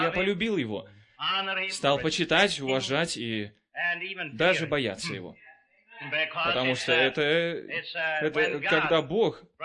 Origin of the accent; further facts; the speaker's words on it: Sweden; also born or lived in New York, United States; Прежде всего, я хотел бы вам сказать, что я швед. Я родился не в Америке, я родился в Швеции